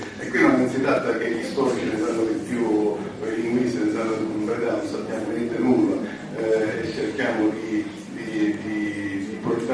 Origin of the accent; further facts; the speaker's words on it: Sicily, Italy; Pensate a quello che succede noi che siamo siciliani